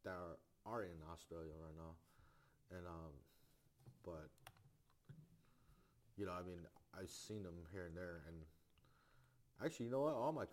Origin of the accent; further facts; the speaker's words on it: Denville, Illinois, United States; born there; It was Denville, Illinois. That's how I got my name. It was actually because I was born in Denville, Illinois. It's like a suburb out of Chicago a little bit.